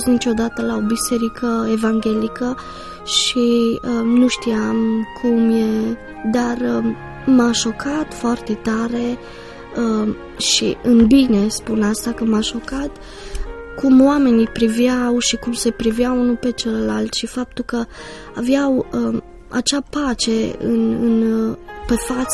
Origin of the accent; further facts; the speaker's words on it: Cluj, Cluj County, Romania; Am crescut în Cluj. Am crescut într-o familie obișnuită, un copil obișnuit.